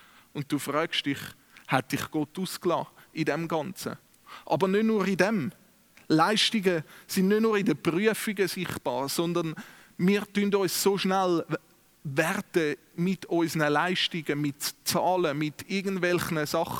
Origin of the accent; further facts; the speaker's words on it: Switzerland; Ich glaube, es ist ein Thema, das uns als Schweizer extrem beschäftigt.